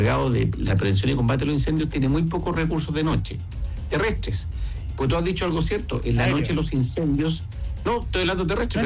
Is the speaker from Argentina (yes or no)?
no; Chile